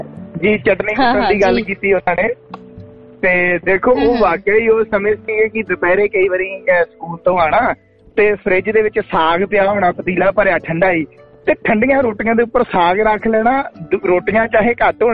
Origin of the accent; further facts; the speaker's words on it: Rajoke, Punjab, India; ਤੇ ਮੈਂ ਉਸੇ ਏਰੀਏ ਤੋਂ ਆ ਜੀ, ਤੁਹਾਡੇ ਏਰੀਏ ਤੋਂ ਹੀ ਆ, ਪਰ ਮੇਰਾ ਪਿੰਡ ਰਾਜੋਕੇ ਆ ਜੀ।